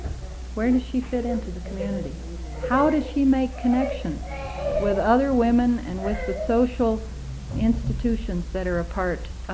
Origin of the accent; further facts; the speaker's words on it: United States; I'm an American